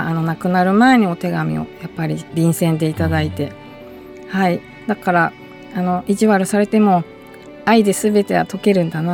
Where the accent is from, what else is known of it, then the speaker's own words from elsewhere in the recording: Tokyo, Japan; born there; also born or lived in North Kanto; 東京生まれなんですけども、はい、北関東に引っ越して、それで両親が共働きだったので、祖父母が親代わりみたいな感じで